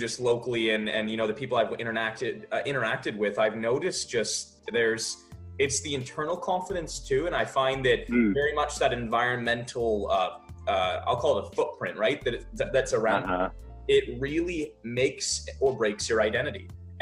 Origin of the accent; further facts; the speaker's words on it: United States; I'm an American citizen too, so I see a lot of the happening